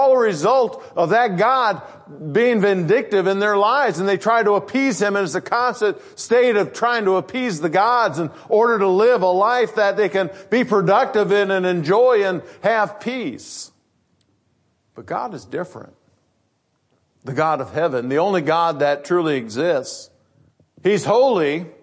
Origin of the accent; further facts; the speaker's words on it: Grand Rapids, Michigan, United States; I grew up in Grand Rapids, and right down the middle of Grand Rapids, you've got the Grand River.